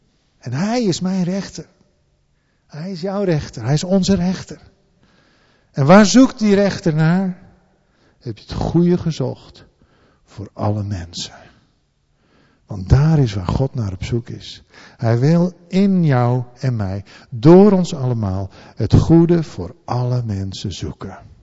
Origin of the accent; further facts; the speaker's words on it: Friesland, Netherlands; Ja, ik kom ook uit Friesland.